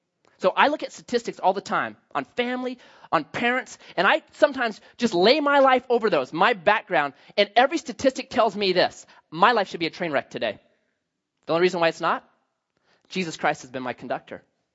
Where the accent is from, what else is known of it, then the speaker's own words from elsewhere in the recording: Grants Pass, Oregon, United States; I grew up 1111 Southwest Foundry, Grants Pass, Oregon, also known as Felony Flats. That's where I grew up.